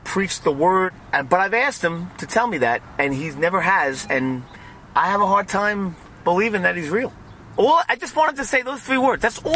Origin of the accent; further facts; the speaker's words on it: New York, United States; I know we may sound a little negative, but I'm from New York.